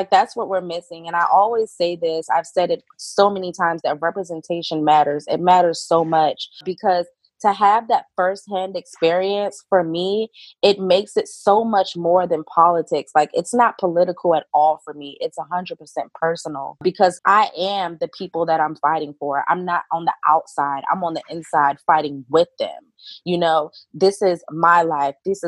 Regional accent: Maryland, United States; Yeah, so I grew up in Maryland all of my life. I've lived in District 5 pretty much all of my life since I was about 9 or 10 years old.

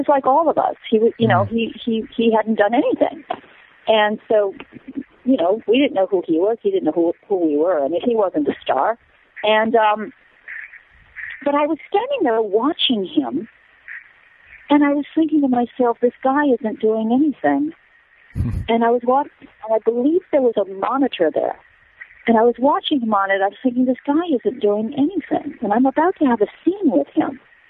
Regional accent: Whitefish Bay, Wisconsin, United States; also born or lived in Milwaukee, Wisconsin; I was born in Milwaukee, Wisconsin, and I grew up in Whitefish Bay, Wisconsin.

